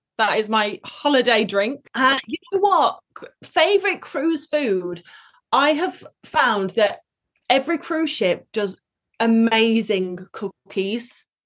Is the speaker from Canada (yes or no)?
no; United Kingdom; I'd always wanted to try Cunard, you know, being British.